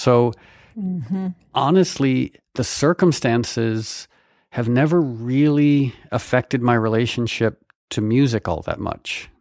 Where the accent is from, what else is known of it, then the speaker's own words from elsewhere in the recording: Connecticut, United States; I mean, I guess maybe there's something to do with like the legacy of growing up in New England. You know, I grew up in Connecticut